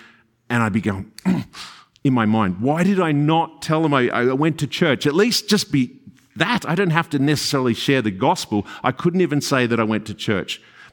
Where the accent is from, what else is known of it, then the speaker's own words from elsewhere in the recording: Melbourne, Victoria, Australia; I'm from Melbourne where we kind of love our coffee.